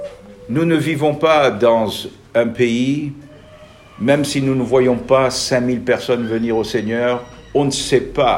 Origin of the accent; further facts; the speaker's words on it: Algeria; born there; je suis né en Algérie